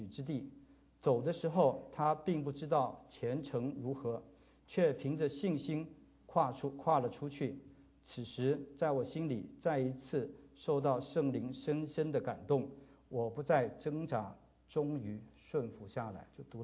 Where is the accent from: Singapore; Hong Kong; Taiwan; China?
Taiwan; 我们来自台湾，那里亲友众多